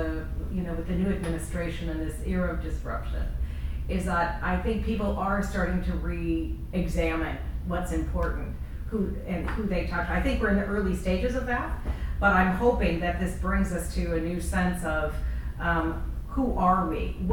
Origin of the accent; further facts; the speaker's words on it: Chicago, Illinois, United States; And I'm from Chicago originally, and I'm so ashamed of what's happened there my whole life